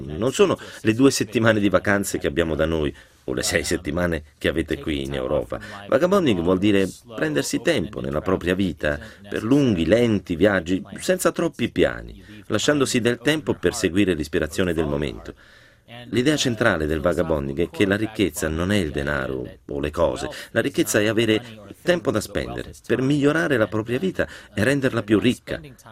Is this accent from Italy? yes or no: no; Wichita, Kansas, United States; Italian is a second language; Sono americano, ho 40 anni, vengo da Wichita, Kansas.